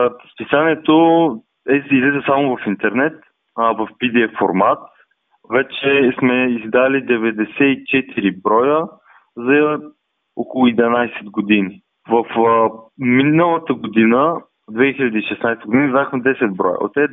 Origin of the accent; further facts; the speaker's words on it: Dobrich, Dobrich Province, Bulgaria; Ние тогава бяхме в едно училище от Добрич, ние сме от Добрич